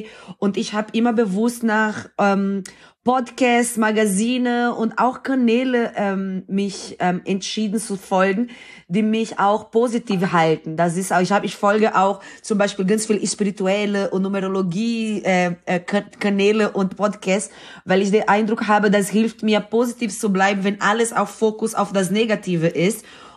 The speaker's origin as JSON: {"language": "German", "country": "Brazil", "tie": "born or raised there", "said": "Ich bin in Brasilien geboren und aufgewachsen. Und ich bin in einem Straßenkinderprojekt aufgewachsen."}